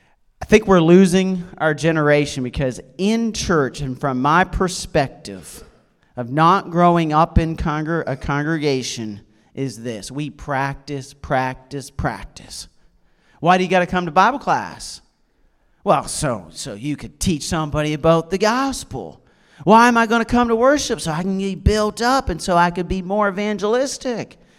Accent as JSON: {"language": "English", "country": "Canada", "said": "Because I'm Canadian"}